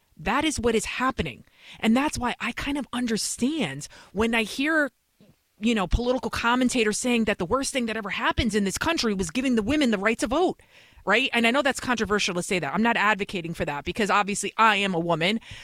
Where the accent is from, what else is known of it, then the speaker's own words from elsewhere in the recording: New York City, New York, United States; Now, I know I'm a crazy Albanian. I'm from the Bronx.